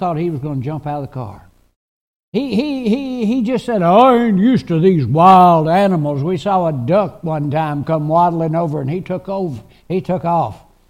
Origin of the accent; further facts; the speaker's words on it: Clarksville, Tennessee, United States; My hometown is Clarksville, Tennessee. Clarksville, Tennessee. Hadn't been there in years and years and years and years, but I still call it my hometown.